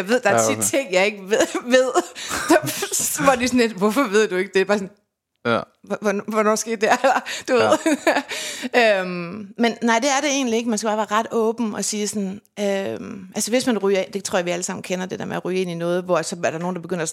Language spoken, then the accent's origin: Danish; Randers, Central Denmark Region, Denmark; also born or lived in Aarhus; Jeg er født i Aarhus, men opvokset mest i Randers og omegn.